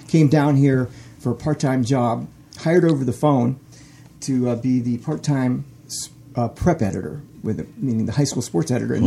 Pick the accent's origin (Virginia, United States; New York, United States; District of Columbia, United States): District of Columbia, United States; Washington; Dream job coming out of college at the Washington Post, which was my hometown paper. I'm from the Washington, D.C. area.